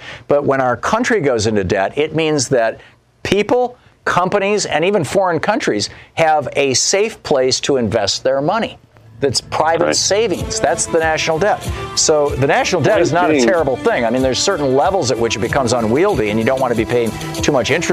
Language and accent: English; Lansing, Michigan, United States; in Lansing, Michigan, my hometown.